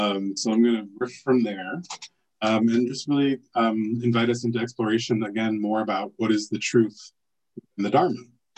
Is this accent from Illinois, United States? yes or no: yes; Chicago, Illinois, United States; I am from Chicago. I, grew up in the South Side, and my mother was a practitioner, right?